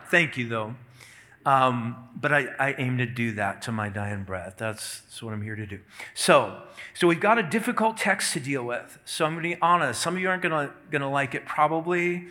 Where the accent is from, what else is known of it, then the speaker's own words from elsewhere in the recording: Minnesota, United States; came to Duluth, Minnesota, just 40 miles from my hometown.